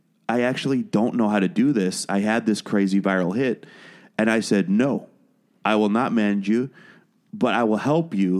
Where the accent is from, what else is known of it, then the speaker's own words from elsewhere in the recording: Wales, United Kingdom; born there; You can't hear it in my accent, but I was born in Wales. I'm a British citizen, and I spent a lot of my life over there.